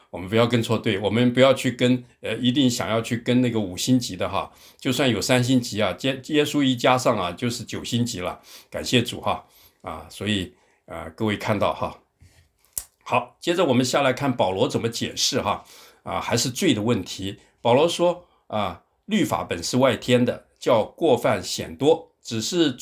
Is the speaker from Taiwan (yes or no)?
yes; Taiwan; moved away as an adult; 我们应该是94年哈，94年来移民的时候，报道团啊，我们啊那个时候从台湾来的人旅游的很多啊，